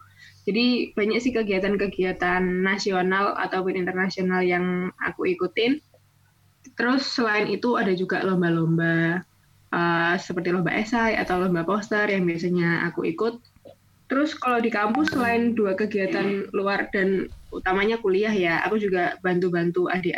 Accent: Banyuwangi, East Java, Indonesia; also born or lived in Surabaya; lahir di Surabaya, besar di Banyuwangi, terus sekarang kuliah akhirnya balik lagi tinggal di Surabaya.

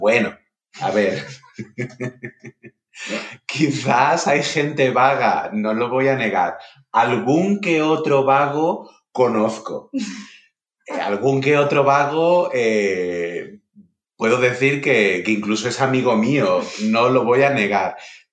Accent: Andalusia, Spain; accent: Andalusian; De mí, además, que soy quizás el andaluz con menos acento andaluz del planeta.

